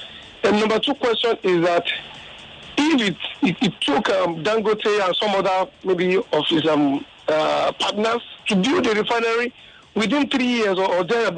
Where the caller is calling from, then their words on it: Ogba, Nigeria; I'm calling from Ogba.